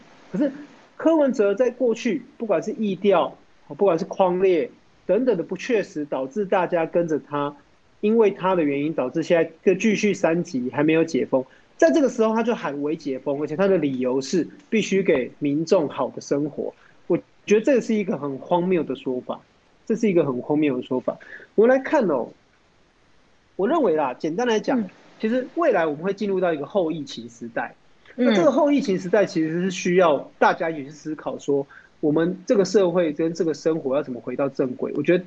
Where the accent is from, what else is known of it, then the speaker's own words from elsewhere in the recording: Taoyuan, Taiwan; 然后因为我是桃园人嘛，当然为桃园的经验来讲